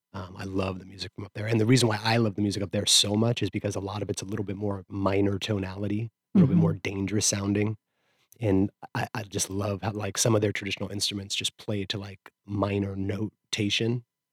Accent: Vashon, Washington, United States; I grew up here in the Trolls Cottage on Vashon

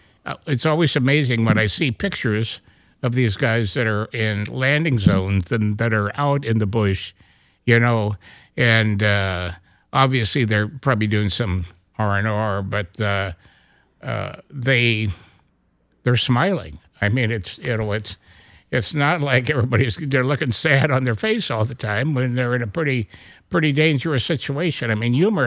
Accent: Ellensburg, Washington, United States; like I said, I grew up in Ellensburg and I hunted and fished and did all that stuff.

